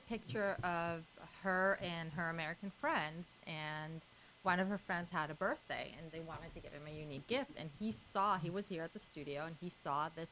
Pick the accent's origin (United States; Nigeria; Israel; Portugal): Israel; I'm from Israel, and my name in Hebrew means ray of light.